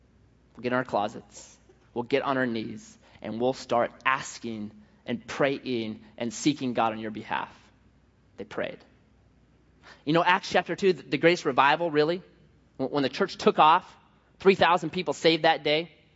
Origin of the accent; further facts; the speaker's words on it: Oregon, United States; Now, I'm thinking, I'm from Oregon, so automatically I am going to be better on a horse than anybody in California, just assuming that.